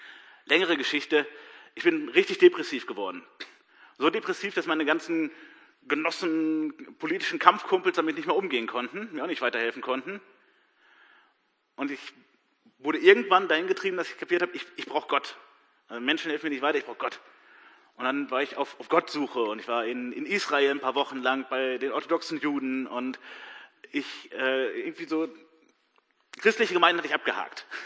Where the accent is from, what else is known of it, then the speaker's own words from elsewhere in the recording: Lower Saxony, Germany; Ich komme aus Schaumburg-Lippe und als echter Lokalpatriot lege ich da auch Wert drauf. Aber ich gehöre zur Gemeinde in Hannover, bekennende evangelische Gemeinde